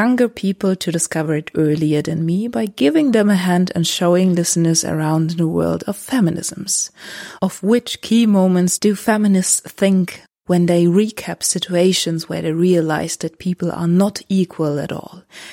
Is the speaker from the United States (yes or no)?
no; Berlin, Germany; English is a second language; I'm from Berlin. I just turned 32 years